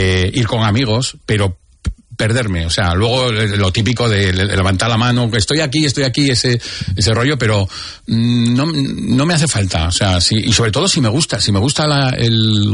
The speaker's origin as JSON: {"language": "Spanish", "town": "Oviedo", "region": "Asturias", "country": "Spain", "tie": "born or raised there", "moved": "as an adult", "lives_now": "Esplugues de Llobregat, Spain", "said": "yo viví crecí en Oviedo, mis padres eran de Cangas de Narcea, y con 40 y pico años me ofrecieron un puesto"}